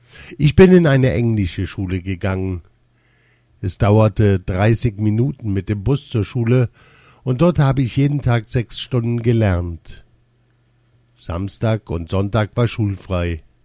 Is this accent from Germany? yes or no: no; Myanmar; Ich komme aus Birma. Das liegt in Asien.